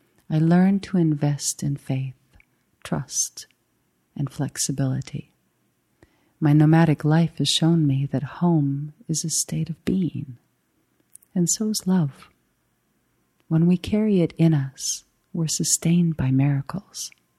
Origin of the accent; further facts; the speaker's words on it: Canada; I'm a Canadian by birth, but I've lived most of my life abroad.